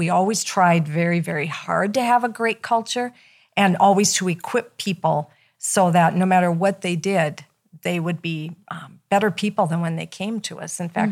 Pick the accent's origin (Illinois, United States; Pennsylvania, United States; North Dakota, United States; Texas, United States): North Dakota, United States; And our vision has always been to, because I'm from North Dakota.